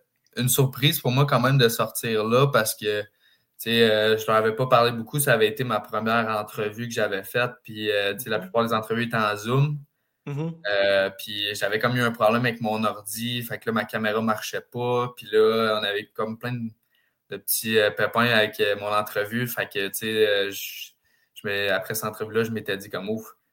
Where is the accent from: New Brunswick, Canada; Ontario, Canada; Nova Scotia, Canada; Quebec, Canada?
Quebec, Canada; Drummondville; Je viens de Drummondville, j'avais pas fait l'équipe à Magog.